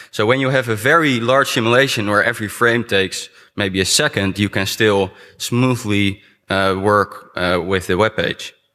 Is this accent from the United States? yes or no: no; Netherlands; I'm from the Netherlands, and I'm going to show you something about this.